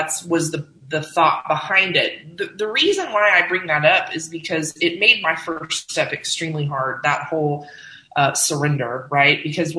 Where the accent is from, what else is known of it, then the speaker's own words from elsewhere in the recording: Fort Rucker, Alabama, United States; born there; But what I will say is that I was born in Fort Rucker, Alabama. And so my dad was in the military